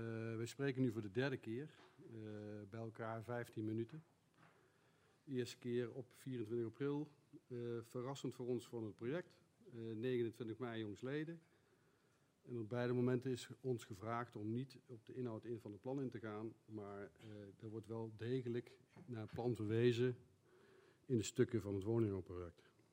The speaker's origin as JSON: {"language": "Dutch", "town": "Duiven", "region": "Gelderland", "country": "Netherlands", "tie": "born or raised there", "said": "Ik ben geboren en getogen in Duiven. Ik woon op het moment in de Lombokstraat"}